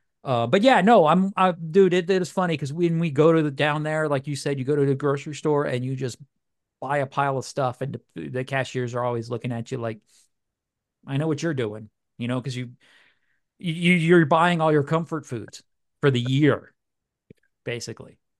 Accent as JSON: {"language": "English", "town": "New Orleans", "region": "Louisiana", "country": "United States", "tie": "born or raised there", "said": "I love New Orleans, man. That's my hometown. You know, I'm looking forward to, the food. Looking forward to seeing my grandma, seeing my family."}